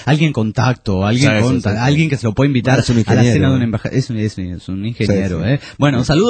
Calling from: Guatemala; de Guatemala.

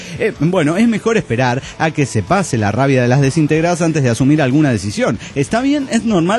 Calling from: Cochabamba, Bolivia; moved away; de Buenos Aires, Argentina, cochalo inmigrante.

